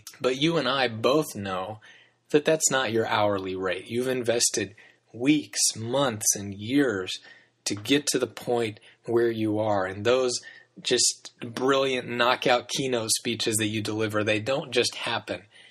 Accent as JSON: {"language": "English", "region": "Missouri", "country": "United States", "tie": "born or raised there", "said": "even though I grew up in Missouri."}